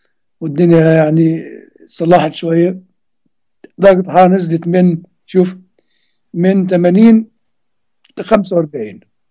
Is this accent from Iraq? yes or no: no; Egypt; وأنا الحقيقة يعني اهتمامي بالآباء أكتر من البلاوي اللي عندنا في مصر اكتر يعني